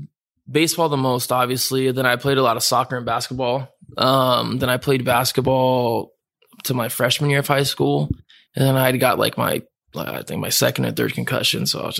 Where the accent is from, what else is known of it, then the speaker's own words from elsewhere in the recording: Fresno, California, United States; also born or lived in Singer; originally I'm from Fresno. I moved to Singer in, like, second, third grade.